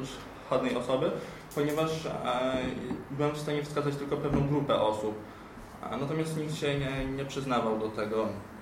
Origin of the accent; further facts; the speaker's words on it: Ostróda, Warmian-Masurian Voivodeship, Poland; now in Warsaw, Poland; Przeprowadziłem się do Warszawy niecałe 2 lata temu. Pochodzę z Ostródy, z małego miasteczka na Mazurach.